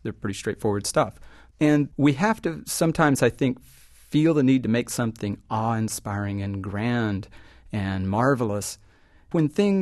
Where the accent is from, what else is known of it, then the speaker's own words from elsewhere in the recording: Texas, United States; The Elm Fork kind of meanders its way right in between, and I grew up right on the Elm Fork.